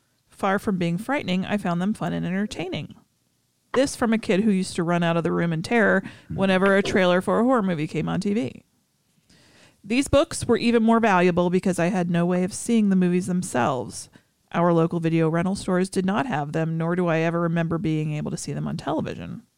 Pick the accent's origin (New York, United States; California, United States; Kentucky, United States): Kentucky, United States; When I was a little boy growing up in Eastern Kentucky in the 80s, it would not be much of a stretch to say I was obsessed with the classic Universal monster movies.